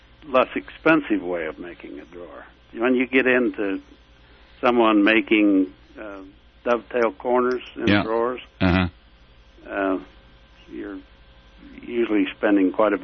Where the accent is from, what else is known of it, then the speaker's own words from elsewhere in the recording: Idaho, United States; I was born and raised in Idaho.